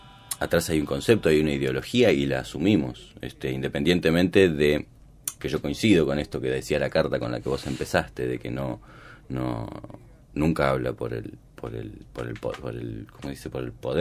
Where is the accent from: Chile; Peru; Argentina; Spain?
Argentina; Tapial, Buenos Aires; yo soy de Tapial, o sea, no es que estoy en una burbuja